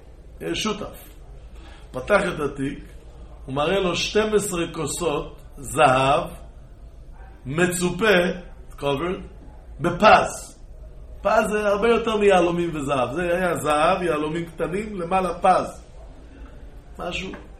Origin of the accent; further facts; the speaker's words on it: Israel; so I grew up in Israel.